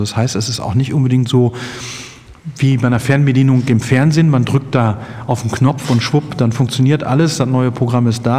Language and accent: German; Neuenkirchen, North Rhine-Westphalia, Germany; Ich komme aus Neunkirchen, das ist ja ein kleines Dorf bei Rheine. Und bin verheiratet, ich lebe da mit meiner Familie